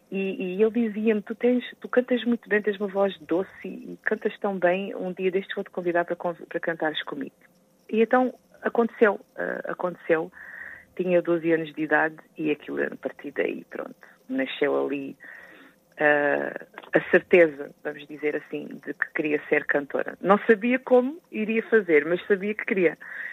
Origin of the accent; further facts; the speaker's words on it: Lagos, Faro, Portugal; quando ingressei aqui na Banda Filarmónica da cidade de Lagos, que é de onde eu sou